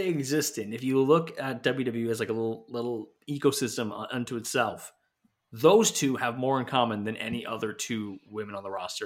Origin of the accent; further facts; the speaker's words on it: Canada; I know I'm Canadian